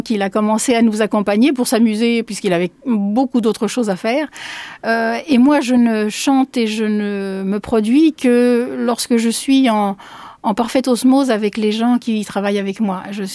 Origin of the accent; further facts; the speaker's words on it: Saint-Maur-des-Fossés, Île-de-France, France; born there; mon père étant lui-même moitié français, moitié espagnol. Donc moi, ça m'en fait 75%. Et comme je suis née ici à Paris, enfin à Saint-Maur-des-Fossés très exactement